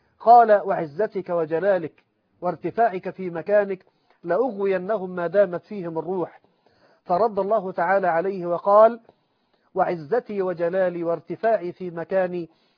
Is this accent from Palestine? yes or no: no; Egypt; لقد التقيت بحامل من حملة القرآن في محافظة الغربية عندنا في مصر